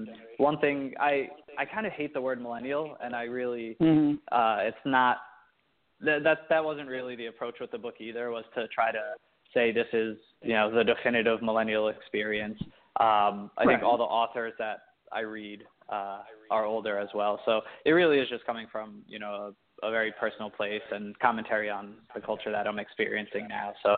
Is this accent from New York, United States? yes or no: yes; New York, United States; and then I had one in my hometown, actually on Long Island, which was really cool.